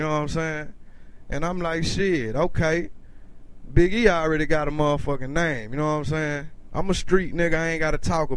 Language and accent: English; Dallas, Texas, United States; First off, man, I'm from South Dallas, man.